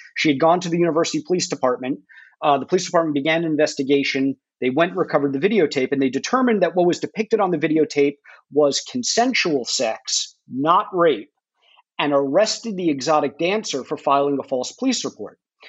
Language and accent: English; Miami Beach, Florida, United States; I was born and raised in Miami Beach. I'm a native of the island. I've never left. I've never lived more than 3 miles away from the hospital I was born in, Greg.